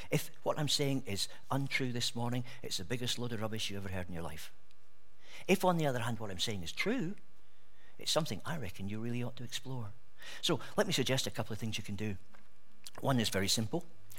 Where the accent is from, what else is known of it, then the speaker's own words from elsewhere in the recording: Scotland, United Kingdom; as a Scotsman that rejoices my soul